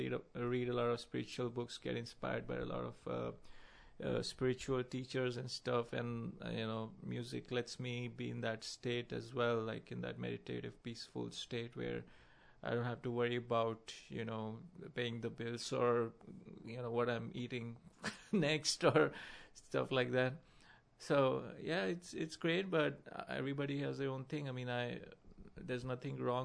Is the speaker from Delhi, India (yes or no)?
yes; New Delhi, Delhi, India; moved away as an adult; now in United States; I'm originally from India, New Delhi, and I was born there, raised there. Moved to the US about 4.5 years back.